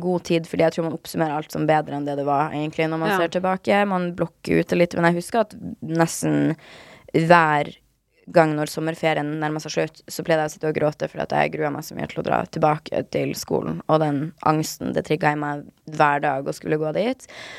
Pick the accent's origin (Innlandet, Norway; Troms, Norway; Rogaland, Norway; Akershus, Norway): Troms, Norway; Harstad; Jeg er oppvokst litt utenfor Harstad, i en bygd, sånn bygd på den nivåen at man basically ikke har en nabo, og at du har ingen du bare kan gå og leke til